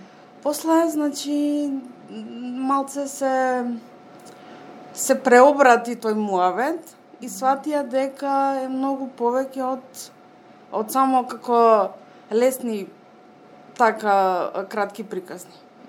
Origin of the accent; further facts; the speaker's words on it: Skopje, North Macedonia; born there; родена сум во Скопје, живеам во Пробишти.